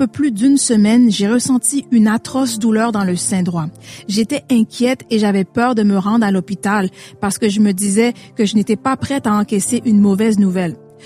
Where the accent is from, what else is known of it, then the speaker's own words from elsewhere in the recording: Cameroon; je suis camerounaise vivant au Cameroun.